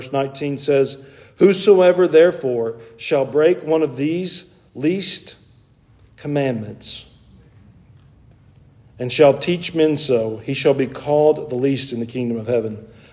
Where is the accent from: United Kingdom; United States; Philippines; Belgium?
United States; Georgia; Y'all told me in the early class that criminals came from Georgia, and I came from Georgia, and it's starting to come out in me